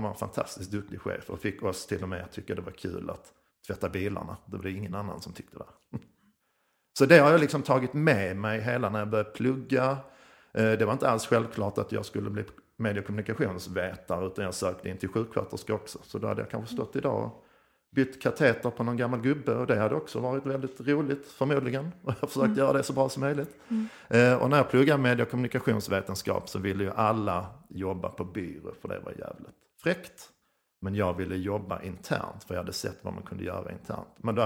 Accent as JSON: {"language": "Swedish", "region": "Skåne", "country": "Sweden", "accent": "Scanian", "said": "Men idag är det också lite nervös, för jag pratar ju skånska."}